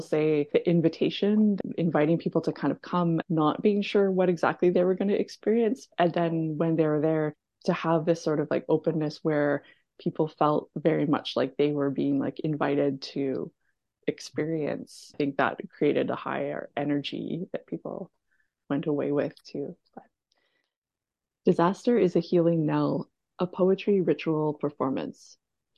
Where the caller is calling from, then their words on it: Montreal, Quebec, Canada; I'm tuning in from Jaujage, Montreal.